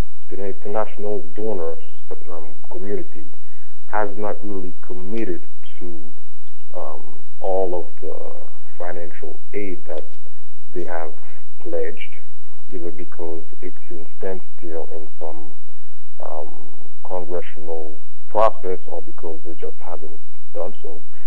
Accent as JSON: {"language": "English", "country": "Haiti", "tie": "born or raised there", "said": "ever since I was growing up in Haiti, I've seen people in adverse situations, and one common denominator I think that a lot of Haitians have is their"}